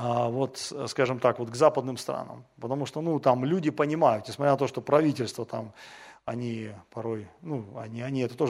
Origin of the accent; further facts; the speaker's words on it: Russia; так он когда узнал, что мы из России